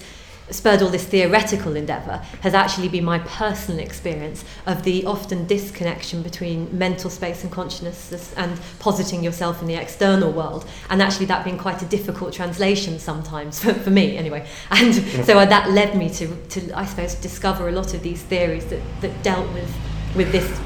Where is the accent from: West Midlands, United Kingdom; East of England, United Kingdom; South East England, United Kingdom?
East of England, United Kingdom; Cambridge; I grew up in Cambridge. So I did my foundation at CRC, and then after that got onto a course in London, and I've only just moved back to Cambridge